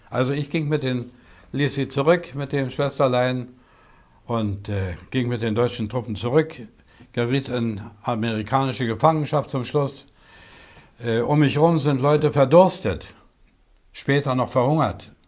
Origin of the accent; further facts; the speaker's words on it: Sommerfeld, Lubusz Voivodeship, Poland; Als ich 16 war, waren die Sowjettruppen bis an meine Heimatstadt Sommerfeld hinter der Neiße vorgerückt.